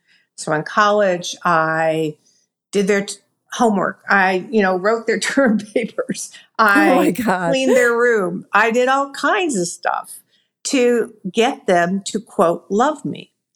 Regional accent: Columbia, Missouri, United States; I grew up in Missouri, Columbia, Missouri, to be exact.

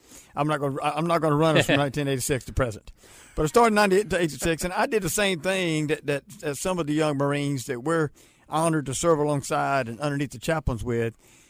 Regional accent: Charlotte, North Carolina, United States; Grew up right here in Charlotte, North Carolina.

